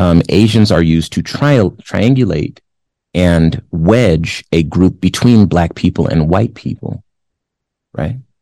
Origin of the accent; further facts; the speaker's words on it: California, United States; I'm from California, so I grew up with Mexican people from Mexico and from California. My children are half Mexican.